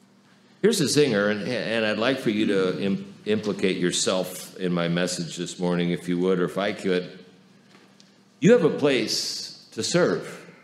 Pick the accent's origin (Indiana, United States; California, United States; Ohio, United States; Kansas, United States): Indiana, United States; Fort Wayne; When I grew up in Fort Wayne, there were four hospitals back then.